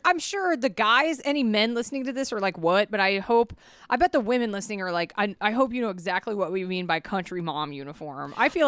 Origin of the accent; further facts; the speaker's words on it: Georgia, United States; We're allowed to say this. We grew up in Georgia